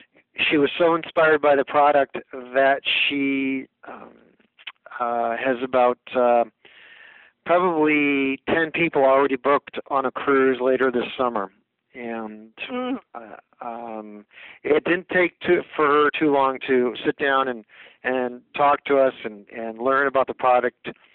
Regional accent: Fairbanks, Alaska, United States; I was born and raised here in Alaska, up in Fairbanks

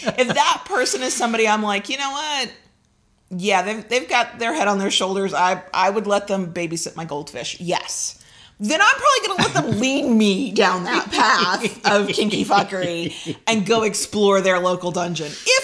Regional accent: United States; I can't help it. I'm American, so I'm going to be that American at some point.

